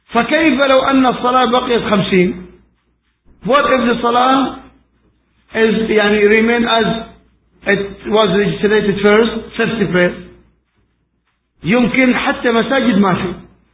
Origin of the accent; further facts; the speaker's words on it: Saudi Arabia; نحن عندنا في السعودية من أكبر الأسواق في العالم ومن أغلى الدول بالعالم